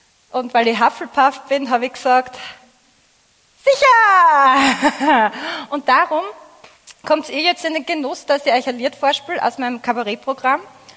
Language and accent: German; Graz, Styria, Austria; Ich komme aus Graz.